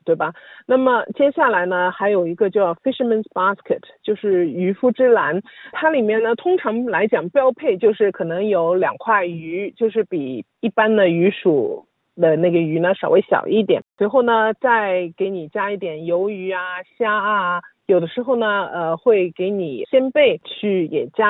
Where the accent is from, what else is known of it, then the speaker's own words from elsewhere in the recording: Australia; 因为就是作为澳洲人的话，觉得塔塔酱就是海鲜的一个绝配嘛，